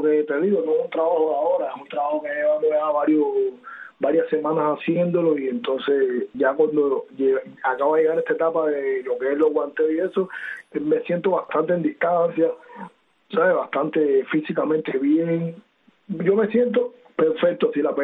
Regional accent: Havana, Cuba; Soy del centro de La Habana.

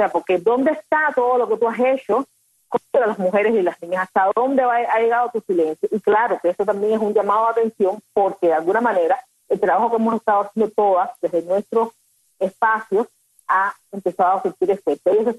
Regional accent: Havana, Cuba; yo, bueno, nací criada en Luyanó, y entre Luyanó y Marianao

